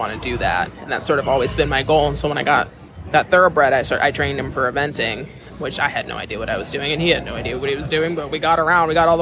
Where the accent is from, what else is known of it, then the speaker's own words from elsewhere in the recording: Chicago, Illinois, United States; So technically I'm from Chicago, but I spend half of the year in Ocala for the winter and then the other half in Virginia for the summer.